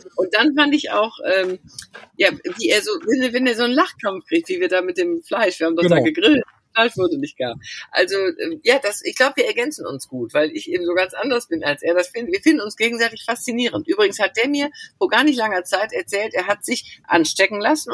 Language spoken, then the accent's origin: German; Wuppertal, North Rhine-Westphalia, Germany; Und sobald ich in Wuppertal bin, verfalle ich so ein bisschen in den Slang.